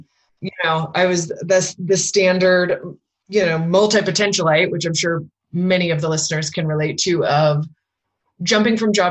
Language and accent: English; Salt Lake City, Utah, United States; also born or lived in North Dakota; I actually was born and raised in Utah, and then I moved to North Dakota when I was 20.